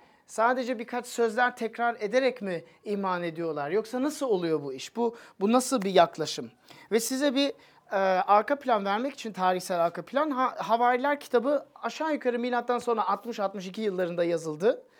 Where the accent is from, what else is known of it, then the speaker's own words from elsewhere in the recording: Germany; 80'lerde ve 90'larda Almanya'da ilginç bir şey oldu. Biliyorsunuz ben çocukluğumu orada geçirdim.